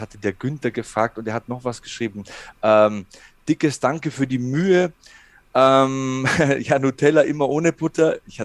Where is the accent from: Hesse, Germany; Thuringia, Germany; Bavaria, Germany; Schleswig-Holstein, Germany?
Bavaria, Germany; Passau; now in Munich, Germany; Ja, bei uns in Passau gab es einen Boxverein, aber das war's.